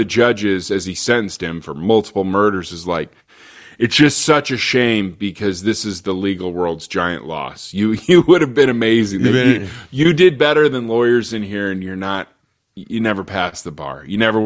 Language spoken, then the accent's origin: English; Pacific Northwest, United States; because I'm from the Northwest, and like